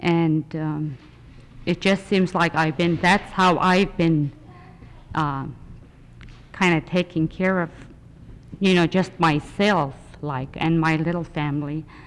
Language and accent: English; Hughes, United States; I'm originally from Hughes, and I hate to speak after Catherine because she's such a good speaker.